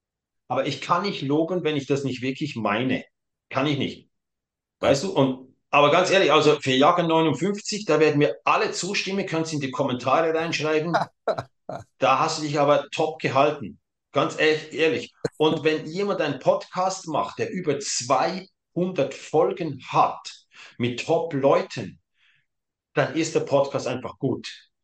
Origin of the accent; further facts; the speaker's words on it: Zurich, Switzerland; born there; ich bin in Zürich geboren, habe da aber nur 6 Wochen gelebt.